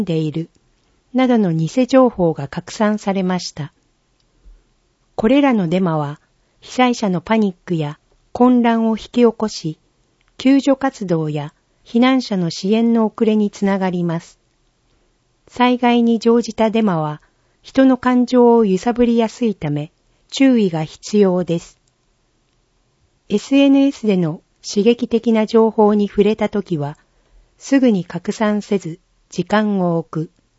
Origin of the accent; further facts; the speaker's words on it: Christchurch, Canterbury, New Zealand; 私の故郷クライストチャーチでは